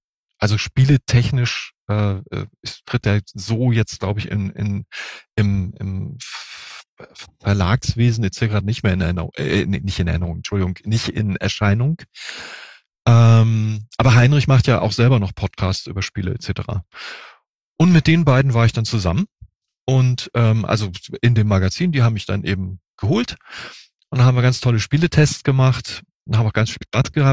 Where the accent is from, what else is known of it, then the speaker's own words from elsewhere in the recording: Hamburg, Germany; moved away as an adult; now in Rosenheim, Germany; ich bin jetzt in Bayern selber bin ich seit 37 Jahren. Ich komme ja ursprünglich auch aus Hamburg. Mich hat es dann aber relativ schnell aufgrund meines Berufs nach Bayern verschlagen. Und ich bin hier hängen geblieben. Und hier in der Nähe von Rosenheim wohne ich jetzt